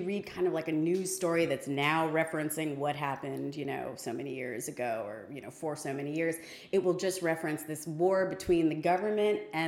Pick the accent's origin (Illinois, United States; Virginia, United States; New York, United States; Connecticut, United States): Connecticut, United States; I was raised in Connecticut. The exotic land of Connecticut.